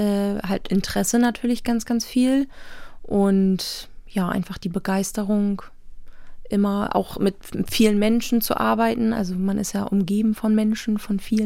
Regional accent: Hamburg, Germany; ich komme hier aus Hamburg

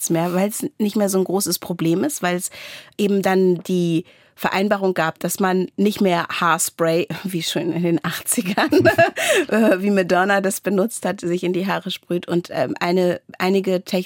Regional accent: Lower Saxony, Germany; ich komme aus dem Wendland, ne?

